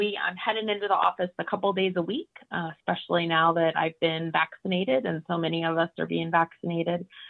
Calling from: Reston, Virginia, United States; I am in Reston, Virginia. So United States, East Coast, out by Dulles Airport.

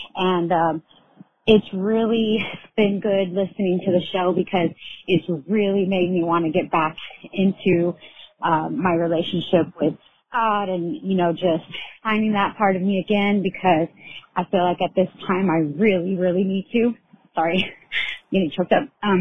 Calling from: Texas, United States; I'm calling from Texas.

